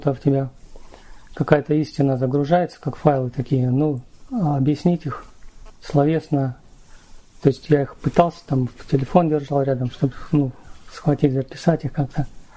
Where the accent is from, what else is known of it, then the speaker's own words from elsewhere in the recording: Stavropol, Stavropol Krai, Russia; я из Ставрополя.